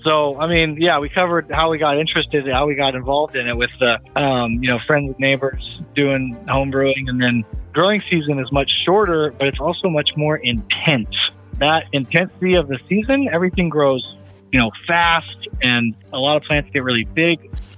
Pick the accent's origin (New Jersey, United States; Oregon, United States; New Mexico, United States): Oregon, United States; I grew up in Oregon, so I always use that as a reference point.